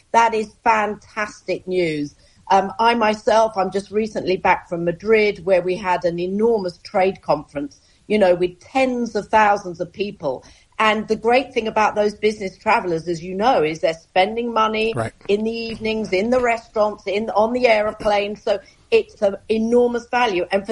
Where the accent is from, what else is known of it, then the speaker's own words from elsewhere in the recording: United Kingdom; So, for example, I'm a Brit, and when I come to the US, I need something called an ESTA